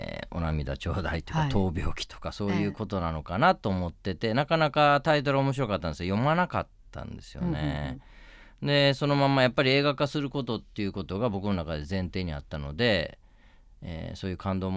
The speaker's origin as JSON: {"language": "Japanese", "town": "Kashiwara", "region": "Osaka", "country": "Japan", "said": "はい、はい、大阪の柏原市です。"}